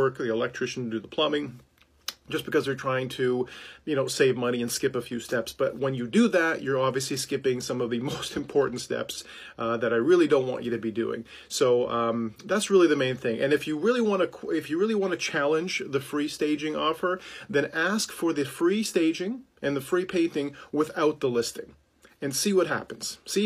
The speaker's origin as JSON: {"language": "English", "town": "Toronto", "region": "Ontario", "country": "Canada", "tie": "born or raised there", "said": "I grew up in Toronto in the 90s, and you know, hung out downtown"}